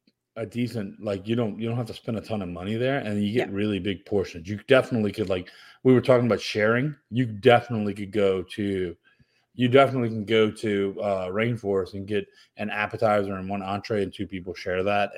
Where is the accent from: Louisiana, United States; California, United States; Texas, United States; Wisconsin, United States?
Louisiana, United States; New Orleans; I come from New Orleans. I come from Cajun land, and we eat food with spice and flavor, and it's just not my thing.